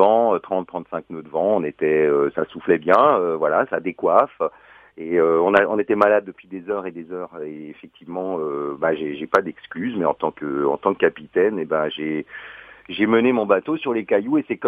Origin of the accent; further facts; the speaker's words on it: Strasbourg, Grand Est, France; Oui, on est tous de Strasbourg, on est tous des quinquagénaires.